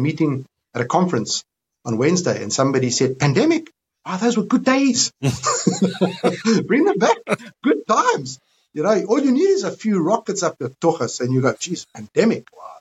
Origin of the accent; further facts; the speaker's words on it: Cape Town, Western Cape, South Africa; born there; I'm of a group of South Africans that was first-generation South African. My parents were foreigners. So I was born in Cape Town, and I have a South African passport, and I have a European passport.